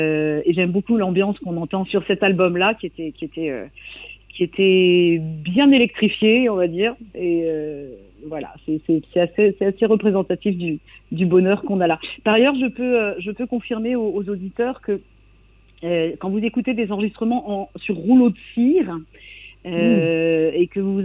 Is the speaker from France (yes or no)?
yes; Brittany, France; Alors moi je viens du Trégor côtier. Alors le Trégor, si vous ne voyez pas, vous voyez la côte nord de la Bretagne.